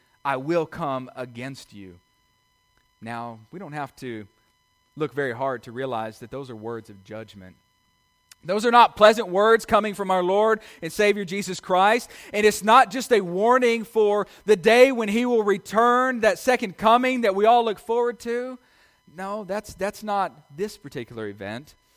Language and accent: English; Arkansas, United States; When I was growing up in my hometown in Northwest Arkansas